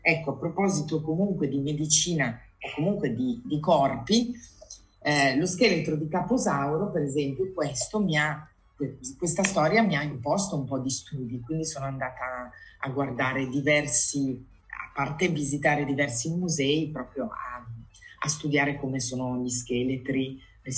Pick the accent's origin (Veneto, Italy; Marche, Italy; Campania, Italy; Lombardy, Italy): Lombardy, Italy; Milan; now in Como, Italy; siccome sono di Milano, e però io ora vivo a Como, da piccola tifavo